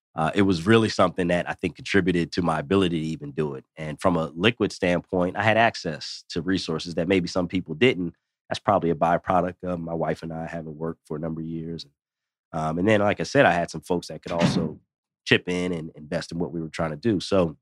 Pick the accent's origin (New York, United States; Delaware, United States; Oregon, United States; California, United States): Delaware, United States; Wilmington; You know, I grew up in Wilmington, Delaware. So Pennsylvania, obviously Delaware, close together.